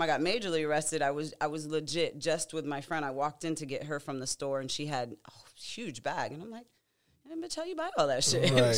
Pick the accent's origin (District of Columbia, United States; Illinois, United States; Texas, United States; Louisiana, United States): Louisiana, United States; New Orleans; I grew up mainly in New Orleans, so I was getting in a lot of trouble out there